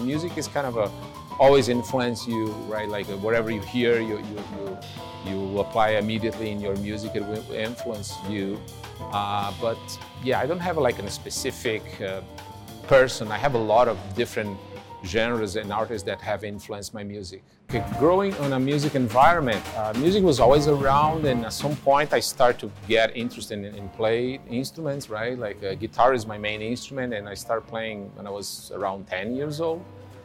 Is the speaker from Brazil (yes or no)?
yes; Brazil; My music is focused on the Brazilian roots, grounds, of course, because I'm from Brazil